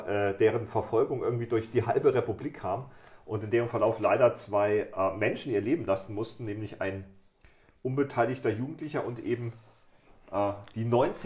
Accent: Kassel, Hesse, Germany; in meiner Heimatstadt der KSV, der legendäre Torwart des KSV in Kassel

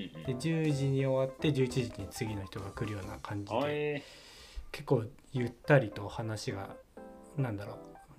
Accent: Hokkaido, Japan; 俺も北海道の人だからドサンコなんだろうなと思って

